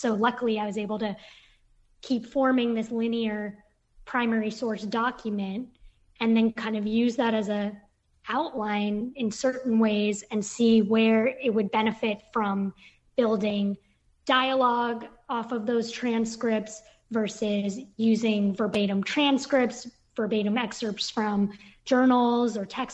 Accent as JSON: {"language": "English", "region": "California", "country": "United States", "said": "I was from the Bay Area, living in Brooklyn."}